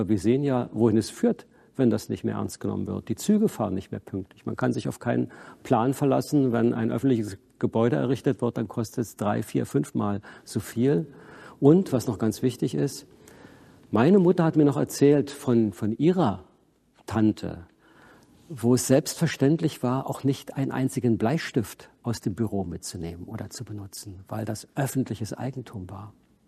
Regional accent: Bernau, Brandenburg, Germany; born there; also born or lived in Berlin; Ich bin in Bernau geboren und habe die lange Zeit in Berlin gelebt, in Ostberlin, und wohne jetzt wieder seit 20 Jahren in Brandenburg. Ich würde schon sagen, ich bin Brandenburger

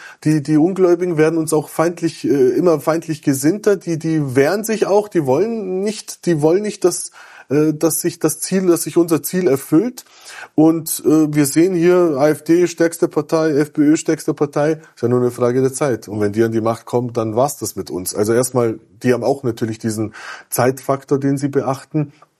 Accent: Bavaria, Germany; ich bin zum Beispiel in Bayern aufgewachsen

